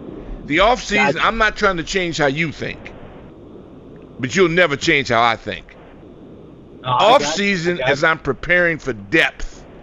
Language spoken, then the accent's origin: English; Cherry Point, North Carolina, United States; born there; I was born in Cherry Point, North Carolina.